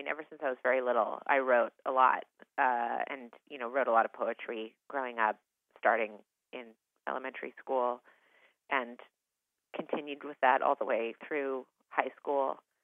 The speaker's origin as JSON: {"language": "English", "town": "Eugene", "region": "Oregon", "country": "United States", "tie": "born or raised there", "said": "I mean, I grew up in Eugene, Oregon, I should say, which is, you know, it was a very sweet place to be a child."}